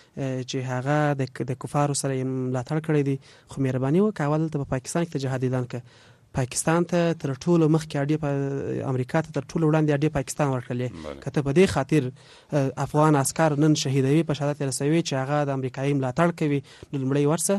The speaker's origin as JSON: {"language": "Pashto", "region": "Kandahar", "country": "Afghanistan", "said": "زه خپل د کندهار یم، زه خپل د کندهار پنجوایی پیژنم،"}